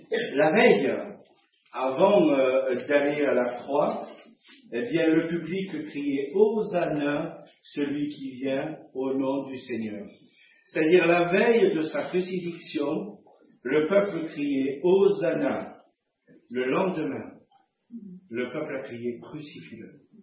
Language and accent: French; France; Alors, j'ai compati, parce que je suis un Français, donc je compatis avec cette dame.